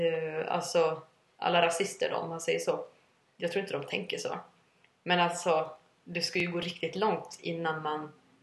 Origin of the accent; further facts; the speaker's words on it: Sweden; Och vi kommer från Sverige liksom.